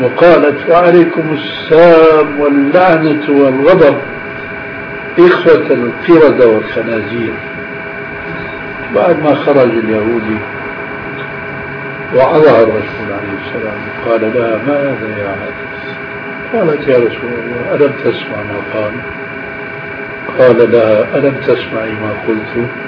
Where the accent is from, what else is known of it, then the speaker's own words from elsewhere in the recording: Syria; ولذلك عندنا في سوريا إلى عهد قريب كانوا ينقلون